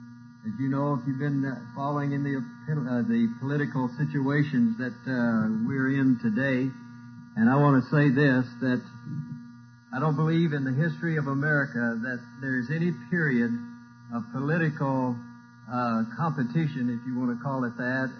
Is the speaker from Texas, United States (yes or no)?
no; Hemet, California, United States; We're from California, from a little town in Riverside County called Hemet.